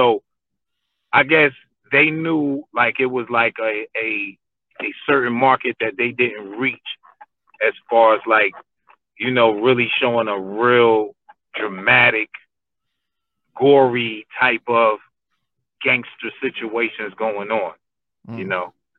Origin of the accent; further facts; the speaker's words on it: New York, United States; I was Dominican. It was Uptown. I was from Washington Heights. I just was rolling with my Hispanic gang.